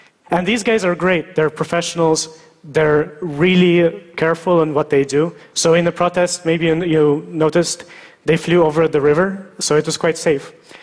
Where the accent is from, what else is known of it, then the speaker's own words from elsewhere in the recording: Russia; born there; English is a second language; So I was born in Russia